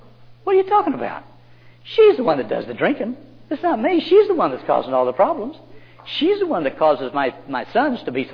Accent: Oklahoma, United States; I came from Oklahoma. I was raised in a small town.

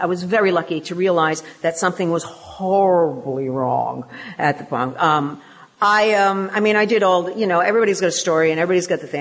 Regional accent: London, United Kingdom; it says on the thing that I am from London, so I mean, I'm sorry about the no Kate Middleton accent

